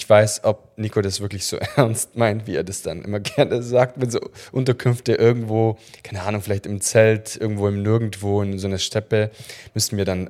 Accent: Italy; als Italiener

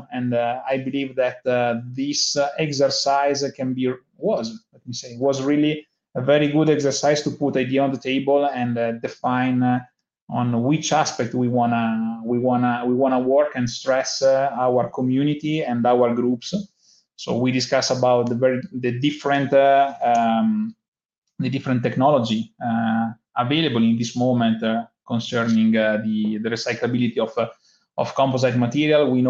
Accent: Bergamo, Lombardy, Italy; English is a second language; Yeah, I'm from Italy. I'm located nearby Milan in Bergamo, that is the northern part of Italy.

